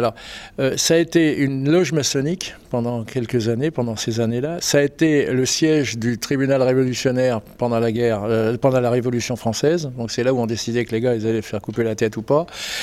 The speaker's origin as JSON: {"language": "French", "country": "Canada", "said": "puisque moi aussi je suis Canadien"}